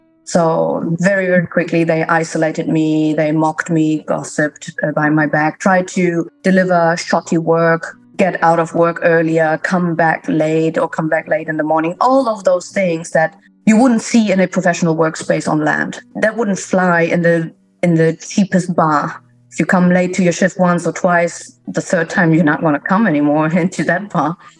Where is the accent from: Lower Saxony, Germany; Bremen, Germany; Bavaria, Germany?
Bremen, Germany; English is a second language; I'm based in Bremen, where I was actually born and educated.